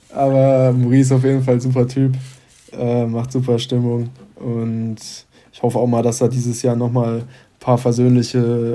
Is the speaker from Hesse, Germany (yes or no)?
yes; Hesse, Germany; Also ich komme ursprünglich da so aus der Nähe von Frankfurt, bin dann nach Darmstadt gezogen